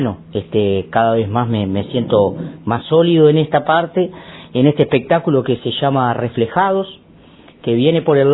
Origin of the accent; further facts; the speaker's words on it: San José, Uruguay; mis inicios que fueron en murga, pero en mi pueblo, ¿no? Allá en el Carnaval de San José.